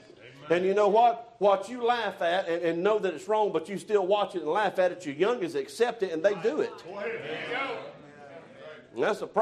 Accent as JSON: {"language": "English", "region": "Alabama", "country": "United States", "said": "I'm from South Alabama, and I started out."}